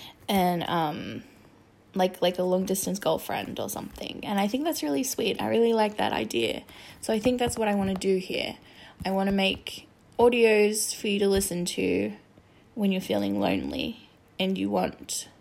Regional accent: Sydney, New South Wales, Australia; I am from Sydney, Australia. I live in Sydney.

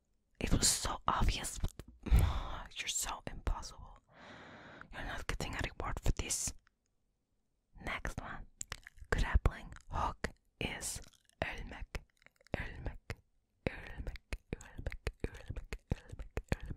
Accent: Kazakhstan; English is a second language; a real Kazakh girl like me, because obviously I am from Kazakhstan and I speak Kazakh all the time

